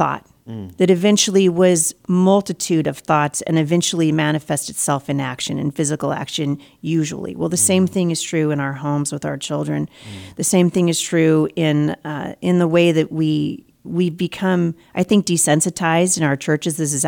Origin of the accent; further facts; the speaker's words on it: Pacific Northwest, United States; I'm from the Pacific Northwest. I live just outside of Portland, Oregon.